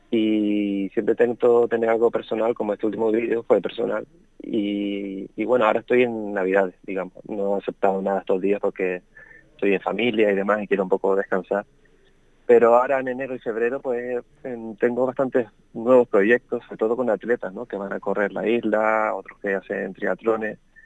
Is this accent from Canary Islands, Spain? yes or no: yes; Fuerteventura, Canary Islands, Spain; pintaba paisajes de Fuerteventura, como que mi cabeza siempre volvía